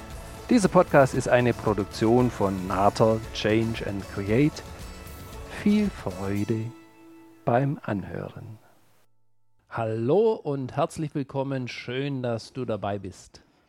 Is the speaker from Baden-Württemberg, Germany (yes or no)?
yes; Baden-Württemberg, Germany; wo seid ihr denn her? Sag, Richtung Stuttgart.